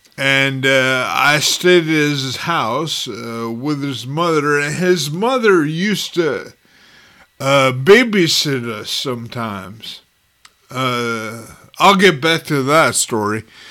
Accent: Los Angeles, California, United States; because I grew up in Los Angeles, and we would ride skateboards down the hills

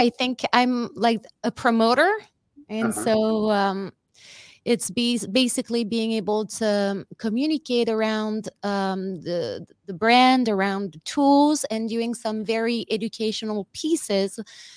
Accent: Wallonia, Belgium; moved away as an adult; So I'm originally from the French part of Belgium. Okay. And so I left the country over there in 2008, January 2008.

